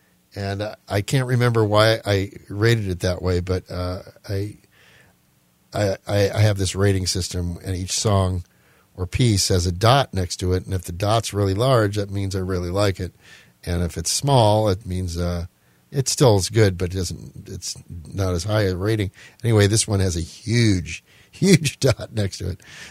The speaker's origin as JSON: {"language": "English", "region": "Connecticut", "country": "United States", "said": "I'm from Connecticut. I believe there's a museum there, the Wadsworth Athenaeum, that had one of his pieces"}